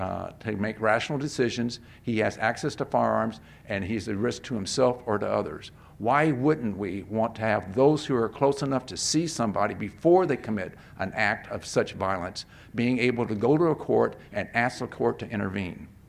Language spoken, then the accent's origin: English; Sutherland Springs, Texas, United States; The one in Texas, which occurred 35 miles from where I grew up in Sutherland Springs.